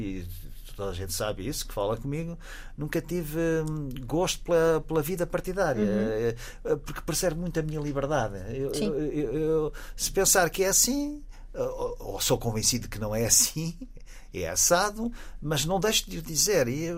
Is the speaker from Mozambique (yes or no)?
no; Alentejo, Portugal; Por exemplo, na minha aldeia, no Alentejo, nessa zona